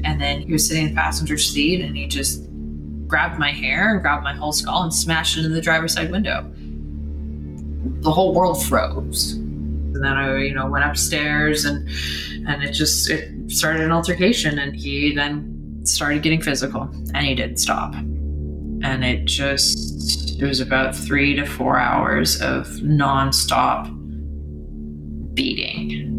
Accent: Guelph, Ontario, Canada; born there; I was born in Southern Ontario, medium-sized city called Guelph.

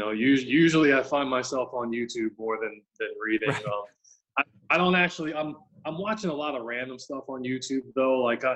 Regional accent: Mount Airy, Maryland, United States; The place that I grew up in Maryland is considerably smaller and a bit less built up than Wollongong.

